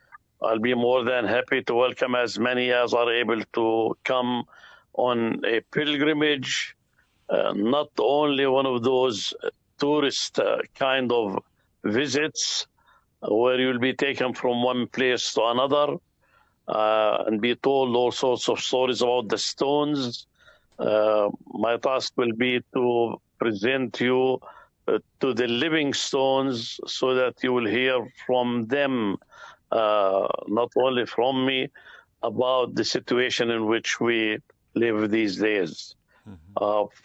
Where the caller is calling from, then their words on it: Nazareth, Northern District, Israel; I'm calling from Nazareth and not from Jerusalem. I'll be in Jerusalem tomorrow.